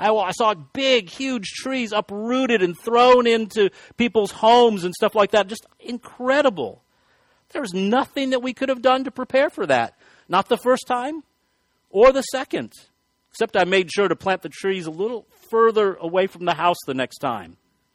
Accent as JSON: {"language": "English", "region": "Texas", "country": "United States", "said": "I'm from West Texas. We have driving winds."}